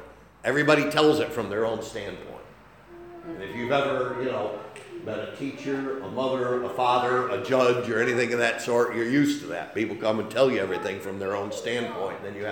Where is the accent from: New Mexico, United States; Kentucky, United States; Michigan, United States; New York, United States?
New York, United States; Machias; I'm from New York. Oh, I'm from New York, and that's all, happy and everything. And then, I go, yeah, I'm from Machias, if you remember Lime Lake.